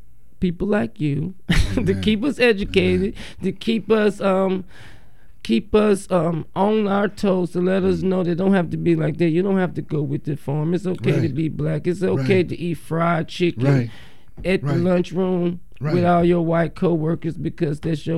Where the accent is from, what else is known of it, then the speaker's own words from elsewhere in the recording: the South, United States; Because I grew up in the South. I was blind. I had been raised to think a certain way.